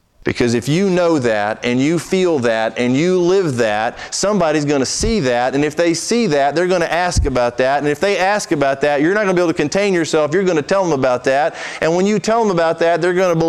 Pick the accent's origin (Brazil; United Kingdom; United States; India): Brazil; I grew up in Brazil.